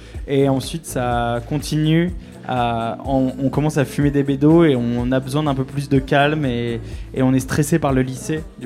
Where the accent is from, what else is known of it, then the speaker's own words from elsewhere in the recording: Lille, Hauts-de-France, France; je viens de Lille